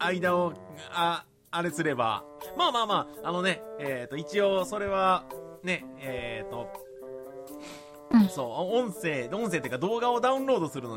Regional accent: Kagawa, Japan; 私の実家ってさ、某うどん県で、まあ、某うどん製でね、うどん屋さんをやってるんですが

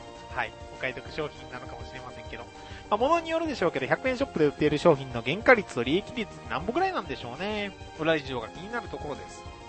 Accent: Kyoto, Japan; うちの地元の京都府北部の、日本三景、天の橋立まで来てくれたそうです。

